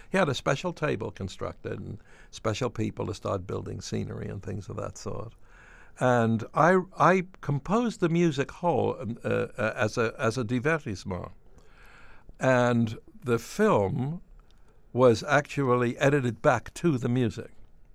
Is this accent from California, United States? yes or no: no; New York, United States; being a New Yorker originally